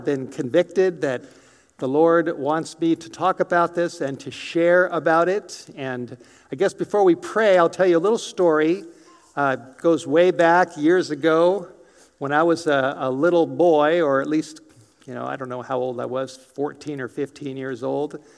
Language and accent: English; the South, United States; now in North Idaho, United States; The state that I grew up in, I don't claim anymore. Now I claim North Idaho. I grew up in a southern state.